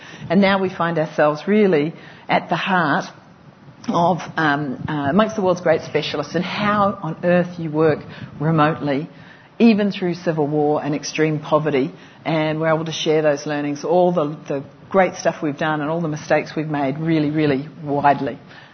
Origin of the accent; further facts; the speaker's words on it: New Zealand; As a Kiwi girl, to pay my way through university, I was a commercial cleaner.